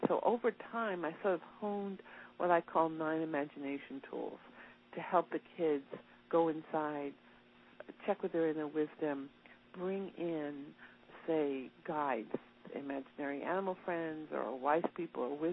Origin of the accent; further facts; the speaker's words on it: New York, United States; born there; now in Los Angeles, United States; I'm living in L.A. now, although I'm a New Yorker by birth